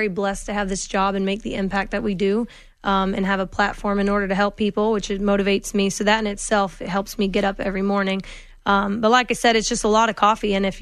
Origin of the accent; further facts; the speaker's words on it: Georgia, United States; I was born in Georgia, raised in the South.